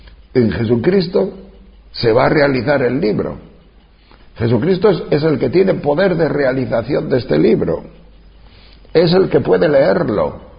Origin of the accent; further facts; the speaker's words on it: Madrid, Community of Madrid, Spain; nos preguntaban, ¿de dónde sois? De Madrid.